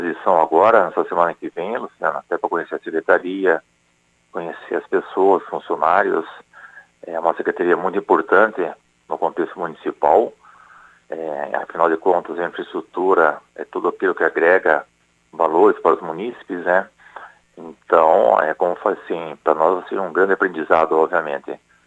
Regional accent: Curitiba, Paraná, Brazil; now in Maringá, Brazil; Eu cheguei em Maringá, eu sou curitibano, né? Nascido em Curitiba, na família de Curitiba. Eu cheguei em Maringá no dia 6 de janeiro de 1992, como aspirante oficial da Polícia Militar do Paraná.

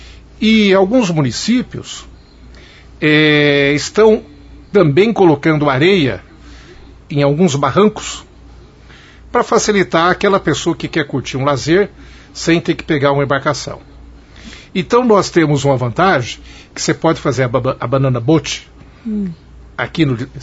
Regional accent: Maringá, Paraná, Brazil; Nós que somos aqui de Maringá, Maringá é o maior centro urbano do Vale do Rio Paraná.

